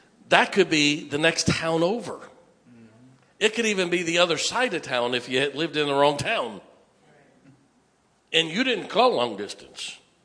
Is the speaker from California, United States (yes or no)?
no; Canton, Ohio, United States; We grew up in Canton, Ohio. We grew up on the southwest side of Canton, between Canton and Massillon.